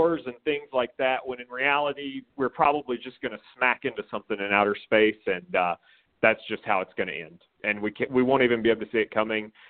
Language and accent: English; Corner, Alabama, United States; I grew up in Corner, Alabama. And if you don't know where that is, you never will, because it's in the middle of nowhere.